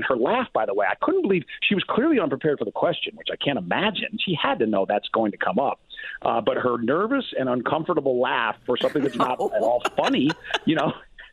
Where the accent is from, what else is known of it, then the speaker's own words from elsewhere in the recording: Chicago, Illinois, United States; Listen, I'm from Chicago. My Bears are the worst 5-1 team perhaps in NFL history.